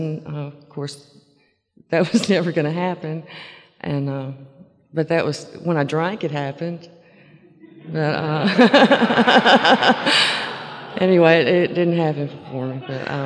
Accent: Memphis, Tennessee, United States; I was born in Memphis and raised there. I'm from a small family. I have one older brother.

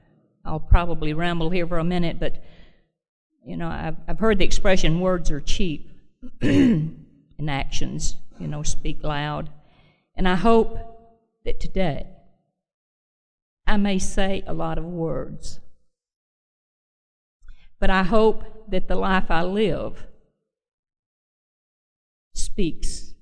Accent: Anniston, Alabama, United States; I grew up in Anniston, Alabama. I'm the oldest of four girls. I really grew up in a female-controlled household.

